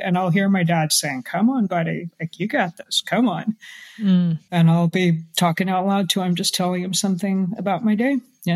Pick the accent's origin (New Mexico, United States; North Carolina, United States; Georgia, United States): Georgia, United States; Atlanta; the Peachtree Road Race, which I grew up running in Atlanta, where I mostly grew up.